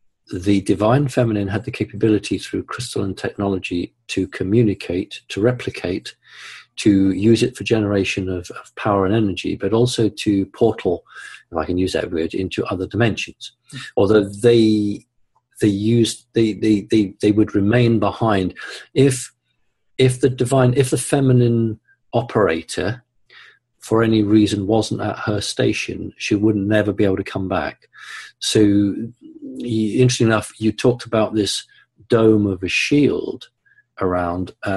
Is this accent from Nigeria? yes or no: no; United Kingdom; as a British person, I'm going to say Cyrus, but you guys will say Sirius.